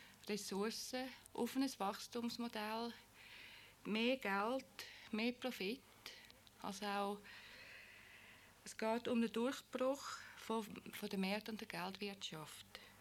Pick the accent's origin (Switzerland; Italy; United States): Switzerland; eben auch als Frau aus dem Westen, als Schweizerin, die kein Kind hat